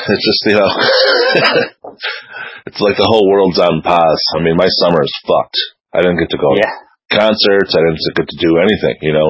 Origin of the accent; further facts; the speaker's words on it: Buffalo, New York, United States; I'm in from Buffalo.